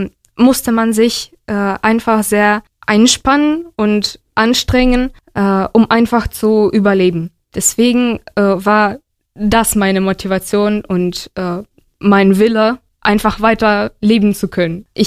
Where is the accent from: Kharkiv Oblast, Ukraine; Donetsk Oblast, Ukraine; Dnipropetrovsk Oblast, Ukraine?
Kharkiv Oblast, Ukraine; Kharkiv; German is a second language; now in Germany; In Deutschland lebe ich seit fast 3 Jahren und ursprünglich komme ich aus Kharkiv, aus der Ukraine. Genau, seit 3 Jahren oder vor 3 Jahren musste ich wegen der Invasion in die Ukraine nach Deutschland umziehen.